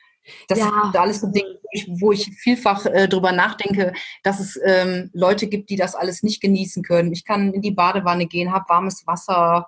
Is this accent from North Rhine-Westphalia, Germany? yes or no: yes; Wuppertal, North Rhine-Westphalia, Germany; ich bin 52 Jahre alt und ich komme aus Wuppertal in Nordrhein-Westfalen. Das liegt zwischen Düsseldorf und Köln und dem Ruhrgebiet, so mittendrin.